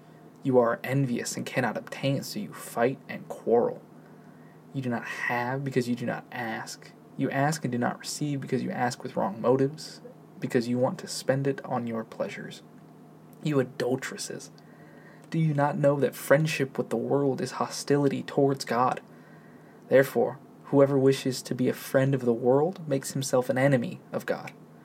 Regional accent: Arizona, United States; I'm a guy from Central Arizona

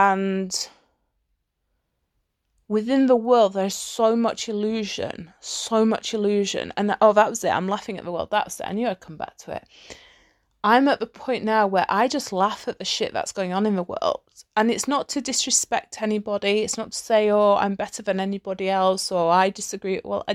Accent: United Kingdom; especially as like a Brit, because the British sense of humor is fucking hilarious.

